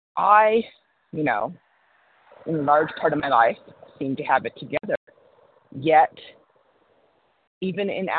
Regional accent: Wyoming, United States; Yes, I'm from Wyoming and happy to be here.

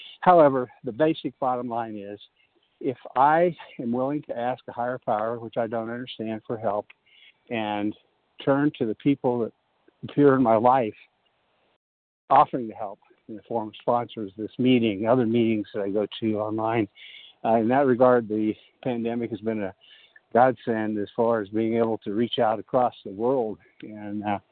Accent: Lawrence, Kansas, United States; I'm from Lawrence, Kansas.

